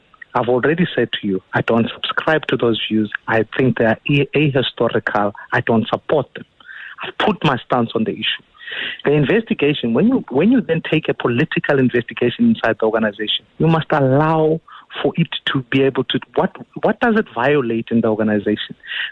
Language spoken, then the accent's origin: English; South Africa; as a South African